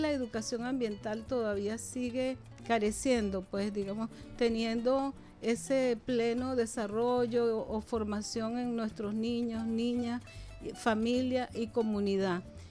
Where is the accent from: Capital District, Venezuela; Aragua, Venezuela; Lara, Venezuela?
Lara, Venezuela; Sanare; yo vengo de Sanar, Estado Lara, uh-huh. Hija de un padre campesino, agricultor. Bueno, nací y crecí viendo las siembras, viendo cómo mi papá cultivaba, bueno, de todo lo que se siembra en el campo.